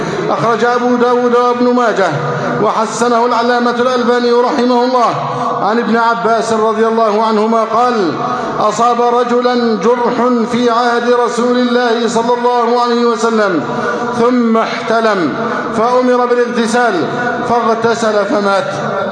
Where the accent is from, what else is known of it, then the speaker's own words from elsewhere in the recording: Egypt; يقول عن بلدنا مصر: مصر دولة غير إسلامية